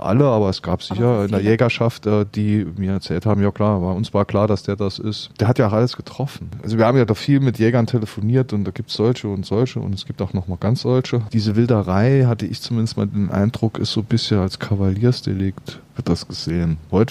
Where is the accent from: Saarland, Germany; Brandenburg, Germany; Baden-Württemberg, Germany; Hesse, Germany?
Saarland, Germany; Quierschied; born there; ich bin tatsächlich gebürtiger Querschieter